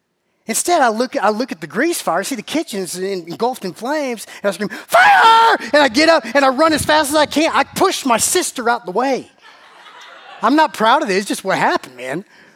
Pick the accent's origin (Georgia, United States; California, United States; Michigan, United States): Georgia, United States; Warner Robins; I'm 8 years old, and I'm growing up in Warner Robins, Georgia. We're living on Dimitri Avenue, Warner Robins, Georgia.